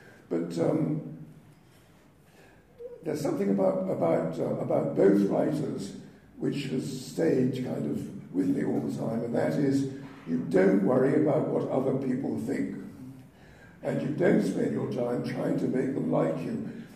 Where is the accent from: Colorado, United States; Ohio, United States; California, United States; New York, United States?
New York, United States; When I was a little boy, I was an American. I grew up in New York, and I never had any idea of being anything but an American kid.